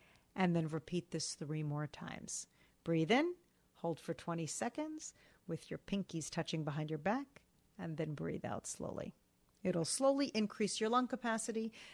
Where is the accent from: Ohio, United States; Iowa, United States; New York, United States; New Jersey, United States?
New Jersey, United States; Parsippany; we had an astronaut who was from my hometown of Parsippany, New Jersey.